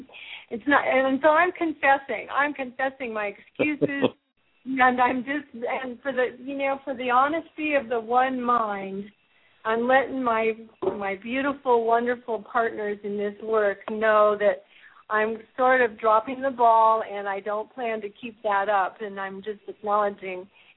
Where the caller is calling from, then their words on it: Ashland, Oregon, United States; from Ashland, Oregon.